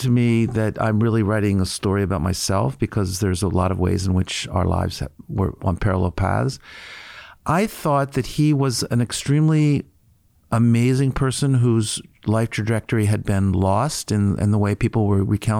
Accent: United States; So, I mean, as a North American, as an American who's writing about Brazil

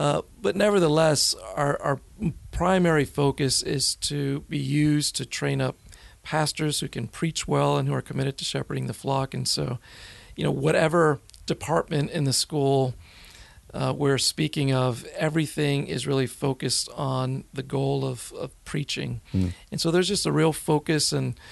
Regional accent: Florida, United States; Well, I grew up in Florida. My parents, Cuban descent, they came as teenagers after Castro's revolution to Florida.

